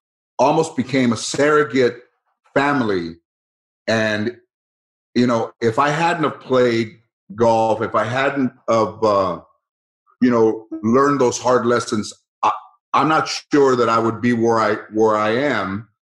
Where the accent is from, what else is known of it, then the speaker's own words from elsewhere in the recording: Mission Hills, California, United States; I grew up in San Fernando, Mission Hills.